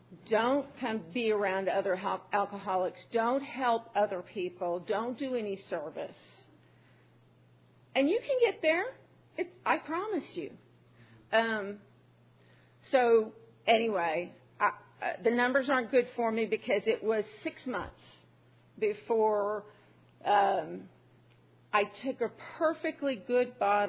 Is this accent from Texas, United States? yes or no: yes; Austin, Texas, United States; And I'm from Austin, and I go to the Northland.